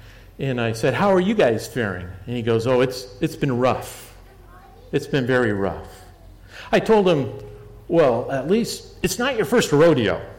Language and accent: English; Seattle, Washington, United States; If you don't know my background, I'm from the West Coast, specifically the Seattle area.